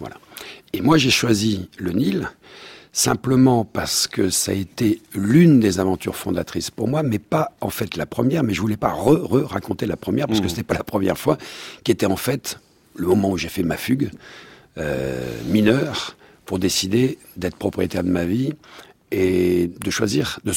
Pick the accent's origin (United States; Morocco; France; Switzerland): France; pas parce que je suis français